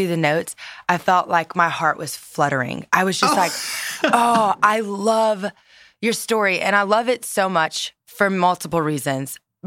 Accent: Louisiana, United States; For sure. I grew up in Louisiana and I wanted to be a counselor at one point

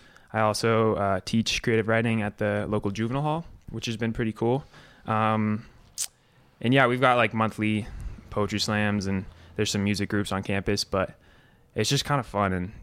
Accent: Durango, Colorado, United States; Just growing up in Durango and, you know, following the footsteps of all those, legends and Durango Devo growing up.

